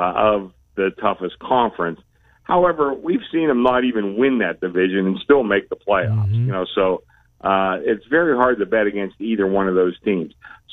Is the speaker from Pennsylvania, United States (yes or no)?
yes; Pittsburgh, Pennsylvania, United States; now in Las Vegas, United States; You know, there's a lot of us from the Northeast. I'm from Pittsburgh.